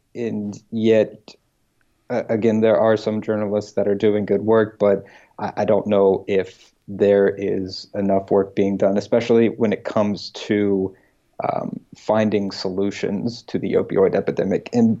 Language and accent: English; Winfield, West Virginia, United States; I grew up in West Virginia, about 30 minutes outside of the capital city of Charleston, in a place called Winfield, Putnam County.